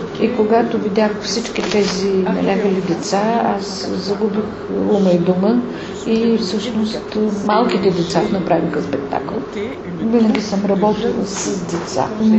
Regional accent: Morocco; прекарах детството си в Марокко, защото баща ми работеше в Марокко. Прекарах в брак на слоновата кост, като вече по-голяма, защото съпруга ми работеше там.

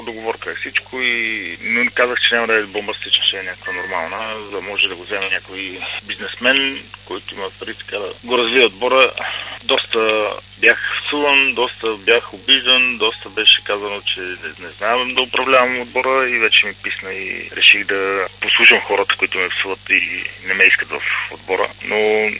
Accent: Dupnitsa, Kyustendil Province, Bulgaria; защото аз съм от Дупница

